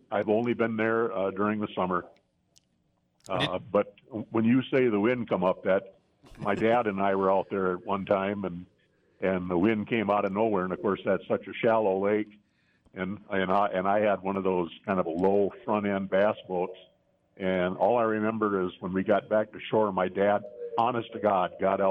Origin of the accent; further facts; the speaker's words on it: Cameron, United States; I'm from Cameron originally.